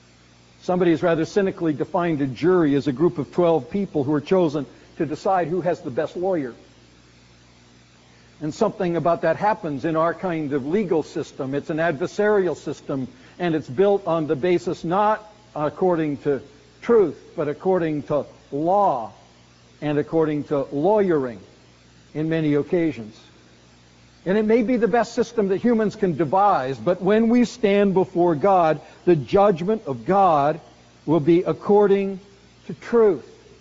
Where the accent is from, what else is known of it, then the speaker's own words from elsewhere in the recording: United States; because I'm an American and in some sense I am a Christian